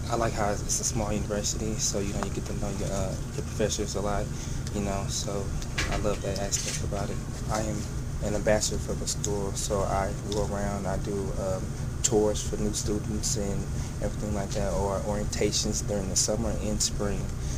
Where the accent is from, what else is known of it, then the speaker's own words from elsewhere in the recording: Alton, Illinois, United States; now in Missouri, United States; I'm from Alton, Illinois.